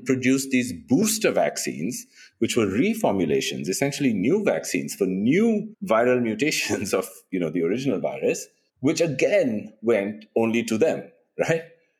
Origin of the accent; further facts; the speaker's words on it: India; I'm from India. I work in South Africa and Brazil